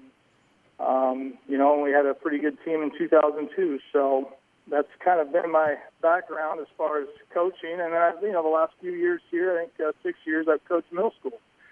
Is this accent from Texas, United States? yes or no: no; Atlantic, Iowa, United States; Well, I grew up here in Atlantic, so I've been here quite a while, had a lot of the same teachers.